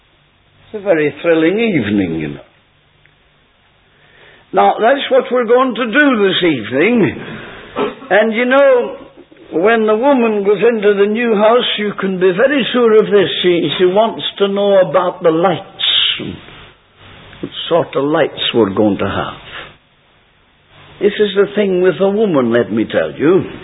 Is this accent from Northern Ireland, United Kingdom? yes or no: yes; Newtownards, Northern Ireland, United Kingdom; born there; also born or lived in Lurgan; Oh, I know I was born in Newton Ards, and I was born again there too. But this is my home.